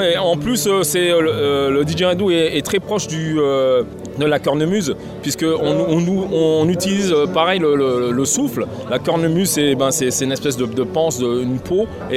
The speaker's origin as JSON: {"language": "French", "country": "Martinique", "said": "Voilà, je suis originaire de la Martinique."}